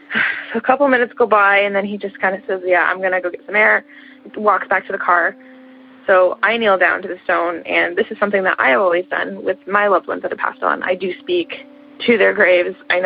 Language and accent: English; Toronto, Ontario, Canada; again. I'm the kid from Toronto.